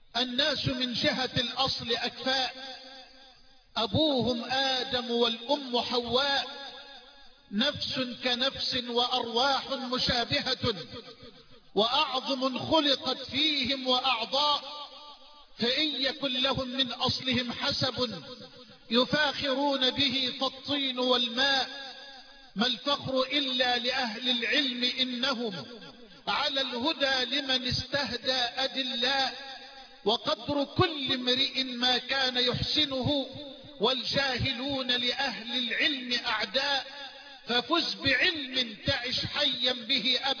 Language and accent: Arabic; Egypt; في بلدنا مصر